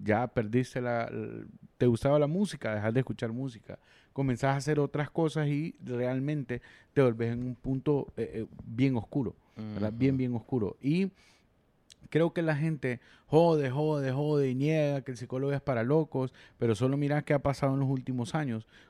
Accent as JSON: {"language": "Spanish", "country": "Honduras", "said": "Y aquí como somos los hondureños, de que estamos tan expuestos, ¿verdad?"}